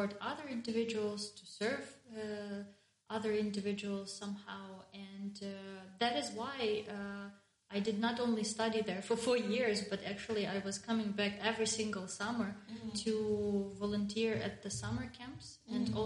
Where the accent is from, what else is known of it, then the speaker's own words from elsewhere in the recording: Zhytomyr, Zhytomyr Oblast, Ukraine; I come from Zhytomyr, which is also not a big city.